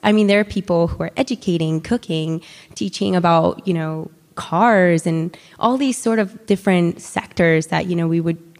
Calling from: Florida, United States; I'm joining you from Florida.

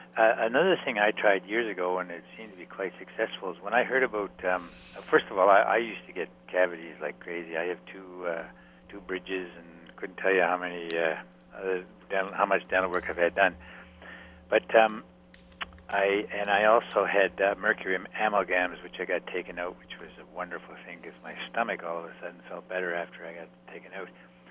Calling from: British Columbia, Canada; Yes, good morning. … from Vancouver Island calling.

